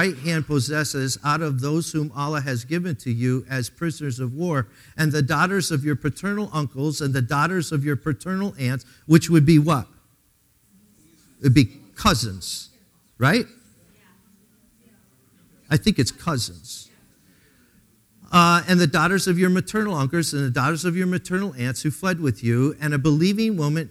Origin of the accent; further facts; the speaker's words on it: Pennsylvania, United States; Listen, I'm from Pennsylvania, right?